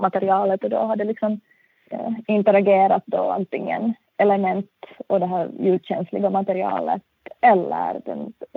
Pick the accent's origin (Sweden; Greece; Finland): Finland; Southern Finland; Men jag är ju uppvuxen i södra Finland och på en liten ort där vi har haft väldigt nära till skogen. Så jag är ju uppvuxen med skog runt omkring mig.